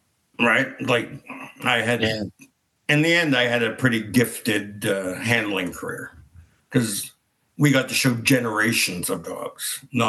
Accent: Thunder Bay, Ontario, Canada; And in Thunder Bay, everyone goes, oh, it must have been hard growing up in Thunder Bay.

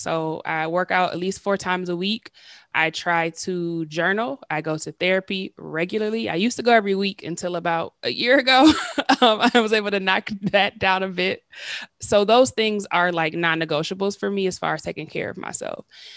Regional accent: Detroit, Michigan, United States; And I'm from Detroit, which is a city that was actually hit really bad by the pandemic.

